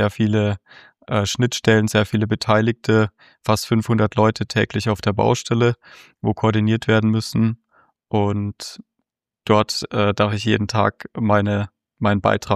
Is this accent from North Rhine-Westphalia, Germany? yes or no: no; Stuttgart, Baden-Württemberg, Germany; born there; now in Freiburg, Germany; Ich wohne derzeit in Freiburg, geboren in Stuttgart.